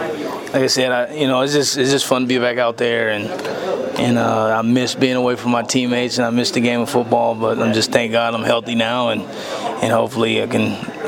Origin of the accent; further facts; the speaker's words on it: Anaheim, California, United States; I saw Anaheim play in 2003. It's my hometown, so.